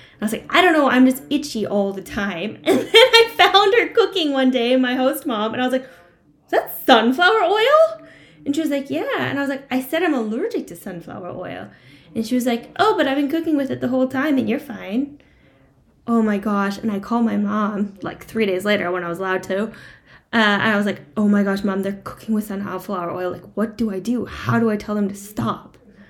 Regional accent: Canada; moved away as an adult; also born or lived in France / United States / London, England; now in Germany; I'm from Canada, so I went to school in French.

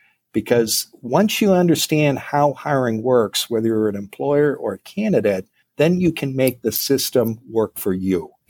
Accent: Iowa, United States; I share Midwestern roots. I grew up in Iowa, so I know at fundamentally you are okay

